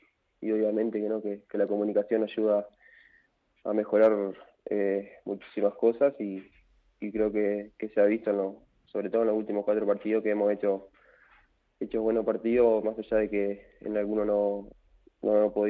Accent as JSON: {"language": "Spanish", "region": "Salto", "country": "Uruguay", "tie": "born there", "said": "Sí, nací en Salto, a 7 kilómetros del centro, digamos, Salto."}